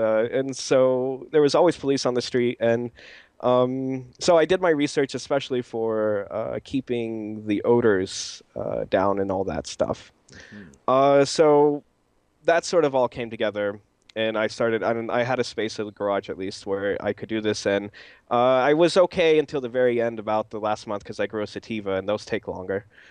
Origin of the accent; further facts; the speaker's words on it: United States; now in Germany; I'm American, I think you can hear that, and I grew up in America